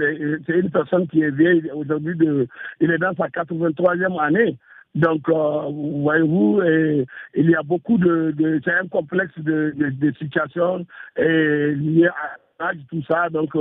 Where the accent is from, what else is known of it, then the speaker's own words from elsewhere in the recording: Niger; le président Tandja, c'est un homme qui a fini par marquer notre vie en tant que Nigérien